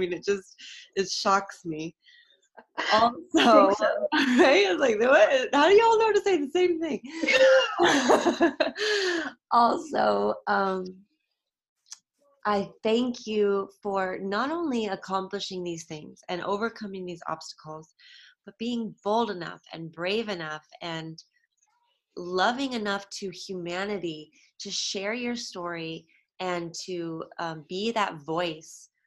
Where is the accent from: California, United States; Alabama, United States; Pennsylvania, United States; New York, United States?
California, United States; like everyone keeps pointing out that I'm obviously from California.